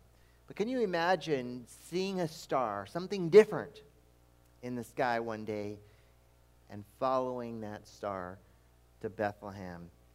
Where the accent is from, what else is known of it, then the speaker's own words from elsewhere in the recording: Brazil; now in United States; Now, when I was growing up in Brazil, this gave me access to many star formations that you don't see here in the north.